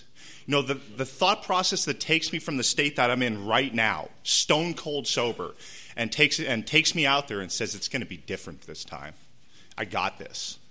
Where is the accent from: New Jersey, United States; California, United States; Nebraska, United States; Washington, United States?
California, United States; Rancho Penasquitos; I'm not here to report to you that I'm an alcoholic because I grew up in Rancho Penasquitos and we had some money.